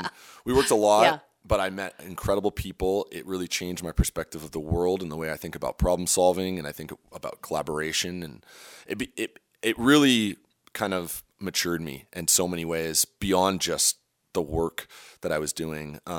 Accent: Menlo Park, California, United States; now in Sandpoint, United States; I grew up in Menlo Park, California.

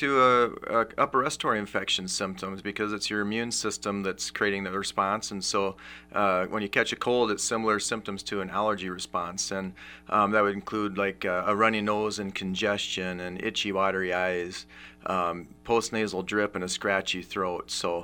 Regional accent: Mason City, Iowa, United States; I grew up in Mason City, went to Jefferson Elementary School, and we left about 1985 to Spencer, and I've been back now here for about 9 years

